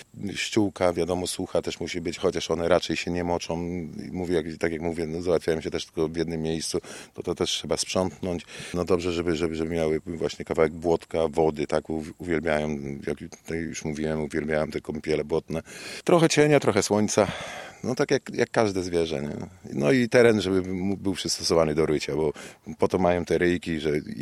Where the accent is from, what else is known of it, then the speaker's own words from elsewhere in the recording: Miastko, Pomeranian Voivodeship, Poland; tutaj przywieźliśmy jeszcze z miastka, bo my pochodzimy z miastka